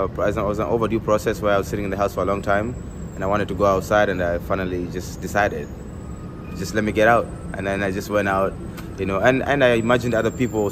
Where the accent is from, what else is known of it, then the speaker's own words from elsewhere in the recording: Kenya; I got Afrobeats, because I'm from Kenya.